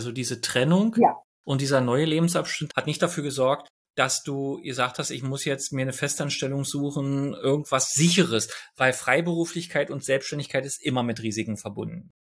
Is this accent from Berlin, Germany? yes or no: yes; East Berlin, Berlin, Germany; weil ich komme ja nun aus Ostberlin